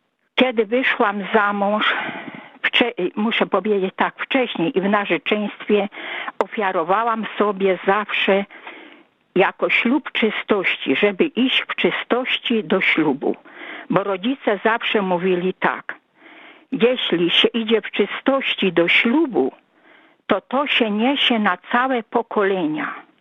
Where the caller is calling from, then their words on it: Racibórz, Silesian Voivodeship, Poland; z Raciborza. I u nas na Śląsku to tak się mówi, szczęść Boże w tym nowym roku.